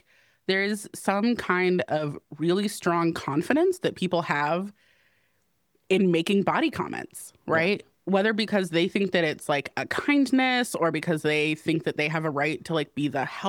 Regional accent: North Carolina, United States; I'm from North Carolina, I'm a social worker.

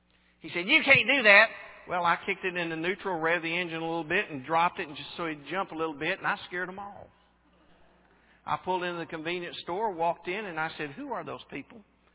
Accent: Texas, United States; I'm from Texas, don't do that.

